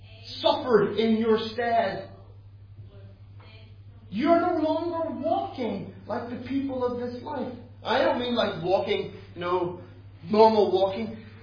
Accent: Ireland; because I'm an Irish man, and people always think I'm a bit wild.

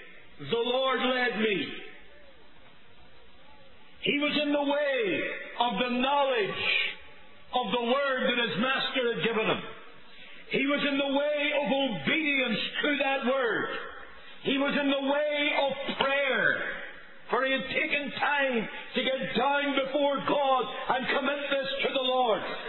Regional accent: Belfast, Northern Ireland, United Kingdom; the little church I grew up in Belfast.

